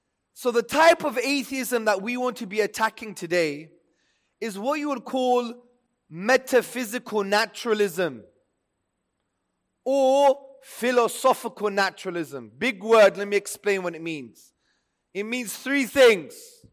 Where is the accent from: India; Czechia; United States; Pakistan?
Pakistan; English is a second language; We're not British, we're Pakistanis, yeah?